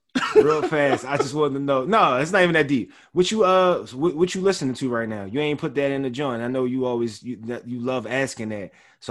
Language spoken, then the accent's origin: English; Philadelphia, Pennsylvania, United States; I'm in college at the time, right? I'm from Philly.